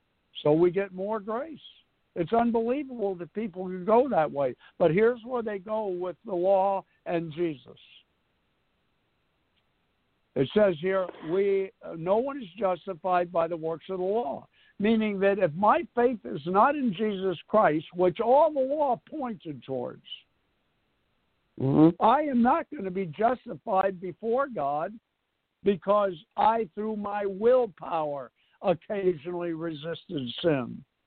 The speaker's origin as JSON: {"language": "English", "town": "New York City", "region": "New York", "country": "United States", "tie": "born or raised there", "said": "That's the only thing when you're born and raised in New York City, you have as a right of your birth is you can interrupt people."}